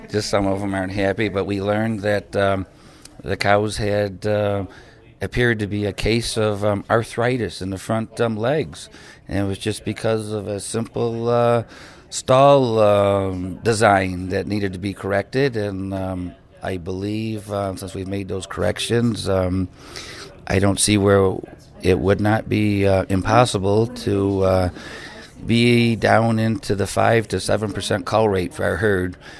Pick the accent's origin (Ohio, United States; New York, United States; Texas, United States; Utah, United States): New York, United States; Caledonia; from Caledonia, a small town in upstate New York, just south of Rochester.